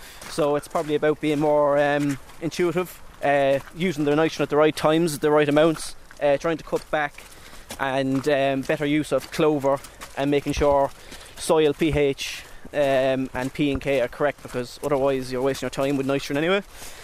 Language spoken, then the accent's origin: English; Navan, County Meath, Ireland; I grew up in Navan, so I went to school in St. Patrick's Classical School in Navan